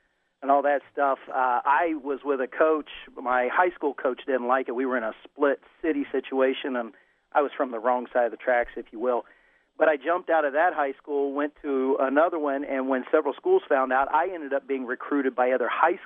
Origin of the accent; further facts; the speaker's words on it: Cincinnati, Ohio, United States; I'm originally from the Cincinnati area.